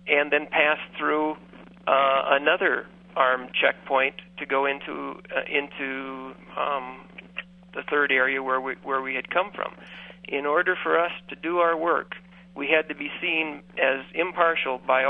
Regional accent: United States; Being an American, I think I was born into a place of privilege.

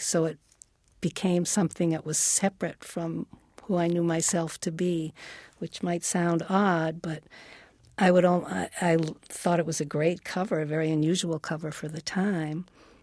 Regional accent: New York City, New York, United States; because I was from New York City also, you know

